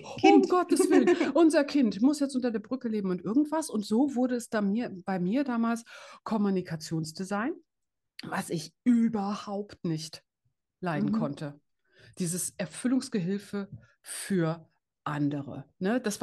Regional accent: East Germany, Germany; Also ich bin ja im Osten aufgewachsen

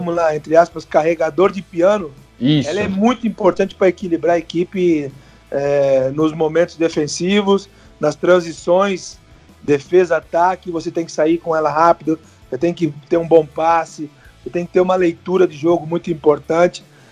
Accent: Bragança Paulista, São Paulo, Brazil; porque eu sou da cidade, né? Eu sou de Bragança.

